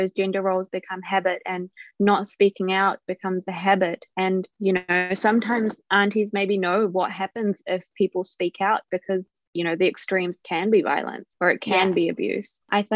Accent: India; because we're South Asian or because we're Indian, we're going to have different experiences

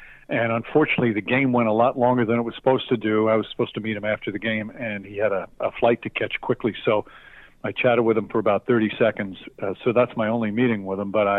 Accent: Yonkers, New York, United States; Well, I grew up in Yonkers, New York, and for those who don't know the area, Yonkers is right on the border, where I grew up at least, of the Bronx. I was about 100 yards from the Bronx line

